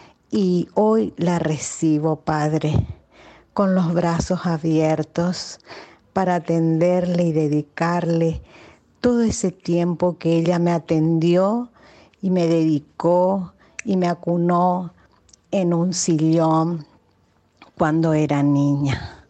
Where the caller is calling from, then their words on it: Formosa, Argentina; de Formosa.